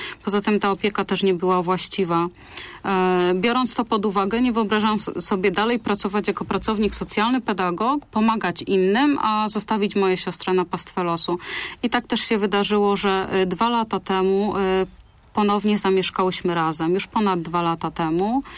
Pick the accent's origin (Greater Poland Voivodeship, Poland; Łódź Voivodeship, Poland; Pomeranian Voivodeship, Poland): Greater Poland Voivodeship, Poland; Słupca; now in Poznań, Poland; my ogólnie pochodzimy ze Słupcy. To jest miejscowość taka malutka właściwie, niecałe 13 tysięcy mieszkańców.